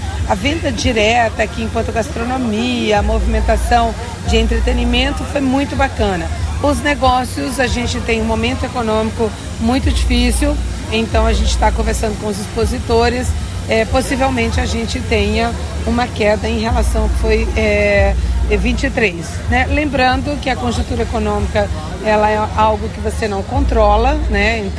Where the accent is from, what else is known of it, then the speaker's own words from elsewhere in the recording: Northeast Region, Brazil; now in Maringá, Brazil; Eu que sou nordestina, eu tenho muito do São João.